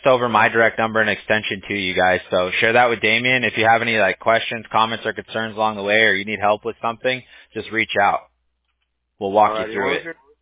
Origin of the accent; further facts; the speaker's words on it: Huntington Beach, California, United States; My brother's we're from Huntington Beach originally, but he's like a vet.